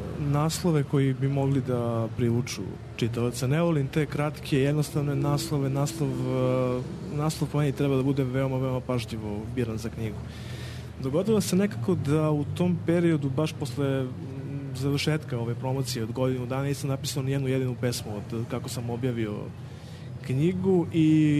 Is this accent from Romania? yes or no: no; Zaječar, Zaječar District, Serbia; Ja sam iz Zaječara, nagrade iz Zaječara, ja sam prvi Zaječarac koji je dobio tu nagradu